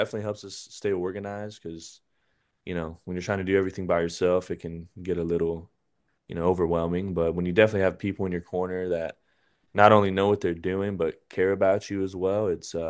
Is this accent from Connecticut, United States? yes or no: no; Corpus Christi, Texas, United States; now in San Marcos, United States; we're originally from Corpus Christi. We just recently moved this past year we moved up to San Marcos, which is about 20 minutes south of Austin.